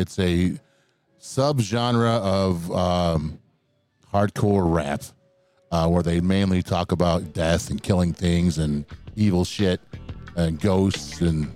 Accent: Detroit, Michigan, United States; But I always thought it came from my hometown, Detroit, with groups like, you know, guys like … which I consider the godfather of horrorcore.

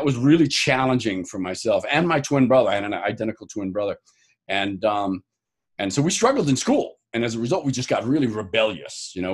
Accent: New York, United States; And New York is beautiful. I love it. I go back often as much as possible. It's my hometown.

